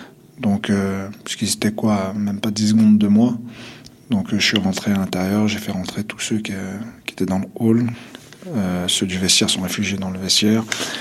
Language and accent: French; Kabylie, Algeria; born there; je suis né en Algérie, en petite Kabylie exactement, j'ai 43 ans.